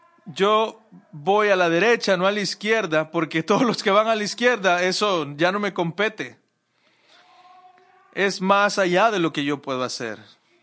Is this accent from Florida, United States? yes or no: yes; Jacksonville, Florida, United States; Yo viajé aquí desde Jacksonville, de donde yo soy.